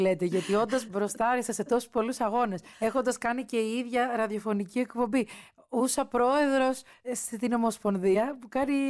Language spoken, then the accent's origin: Greek; Peloponnese, Greece; Εγώ κατάγομαι από την Αρκαδία